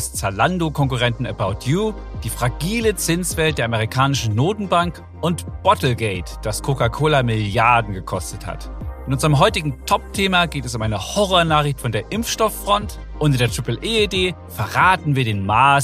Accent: East Germany, Germany; born there; für mich als gebürtigen Ostdeutschen

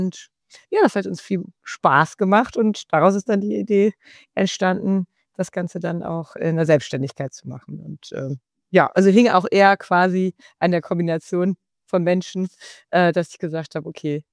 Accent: Cologne, North Rhine-Westphalia, Germany; ich komme halt aus Köln und ja, da ist ja die Bütchenkultur sehr ausgeprägt

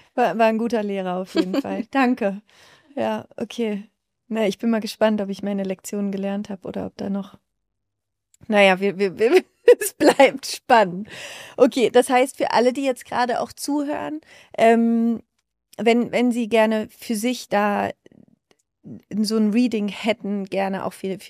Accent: Überlingen, Baden-Württemberg, Germany; born there; ich bin in Überlingen geboren

